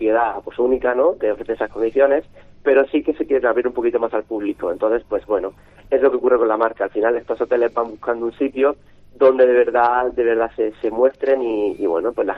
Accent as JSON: {"language": "Spanish", "region": "Andalusia", "country": "Spain", "said": "Yo soy de Almería, de un pueblo de Almería"}